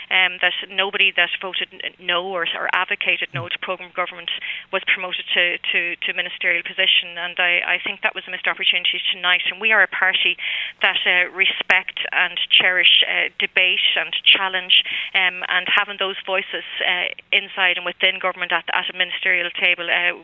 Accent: Ireland

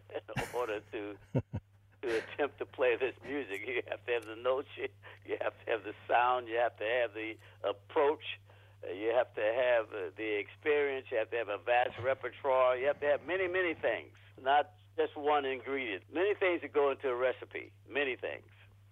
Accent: Pittsburgh, Pennsylvania, United States; that's a typical arena growing up in Pittsburgh as a young musician

